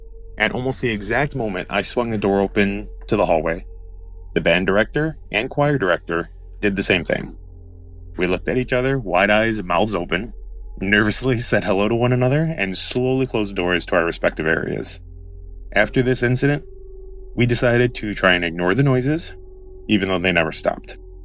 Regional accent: Elgin, Illinois, United States; So my hometown legend is based out of Elgin, Illinois.

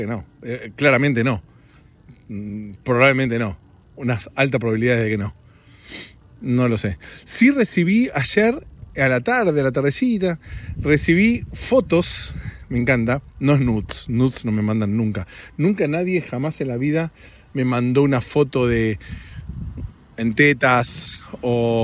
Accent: United States; Spanish is a second language; soy americano y nosotros hablamos en inglés. Pero es verdad, soy americano, chicos.

